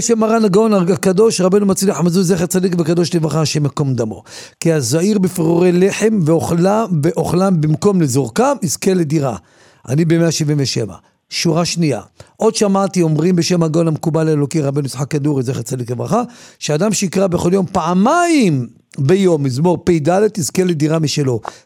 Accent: Safed, Northern District, Israel; אני יליד צפת, אני מכיר מה זה שלג, אין לי בעיה. ילי צפת, חוויתי שלגים עד הברך.

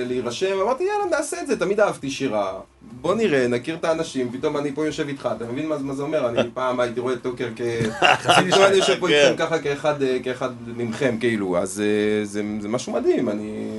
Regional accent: France; moved away as an adult; now in Israel; אני גדלתי בצרפת, בעצם עד גיל 20 הייתי בגיל צרפת, עליתי לכאן, אני בן 29.

